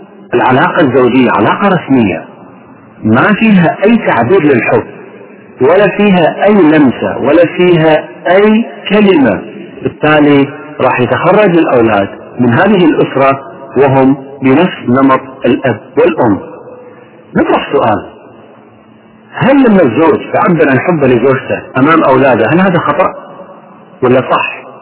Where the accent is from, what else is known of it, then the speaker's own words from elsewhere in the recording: Kuwait; عندنا في الكويت